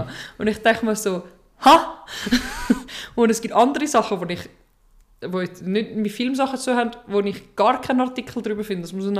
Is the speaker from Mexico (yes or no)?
no; Switzerland; also für mich als Schweizer ist es sowieso immer schwer, so etwas nachzuvollziehen, weil wir nicht wirklich in Kriegen dabei waren.